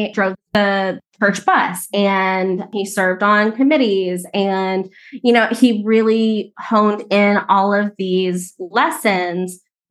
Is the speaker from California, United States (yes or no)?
no; Florida, United States; Grew up in a itty bitty redneck town in Florida.